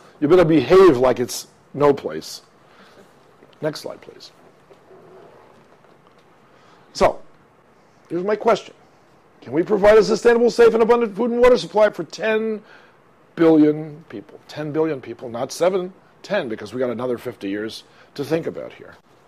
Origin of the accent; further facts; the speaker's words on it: New Orleans, Louisiana, United States; I'm from New Orleans.